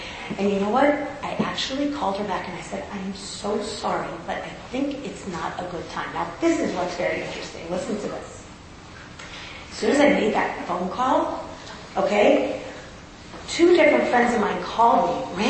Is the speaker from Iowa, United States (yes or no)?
no; Memphis, Tennessee, United States; By the way, I'm from Memphis originally.